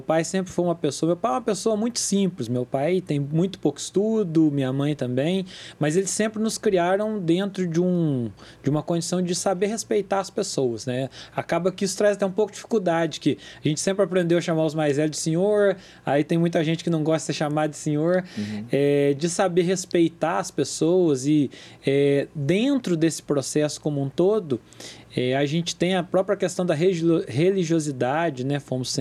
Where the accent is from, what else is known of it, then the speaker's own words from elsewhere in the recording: Andradas, Minas Gerais, Brazil; Eu sou lá do distrito de Campestrinho. Campestrinho é um pequeno distrito de Andradas. Tem lá 1.500 pessoas. Nós estamos a 25 quilômetros da sede do município.